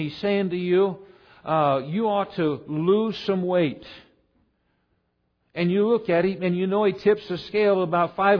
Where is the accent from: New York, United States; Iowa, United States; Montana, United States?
Iowa, United States; Council Bluffs; Council Bluffs, Iowa, like you, I was born and raised here. Well, I was raised part of the time here. I was born in Mercy Hospital, the old hospital.